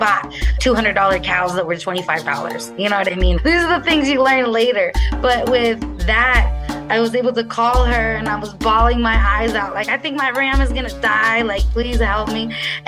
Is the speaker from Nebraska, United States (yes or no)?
no; Chico, California, United States; Growing up in Chico, California, they produce a third of the world's nuts.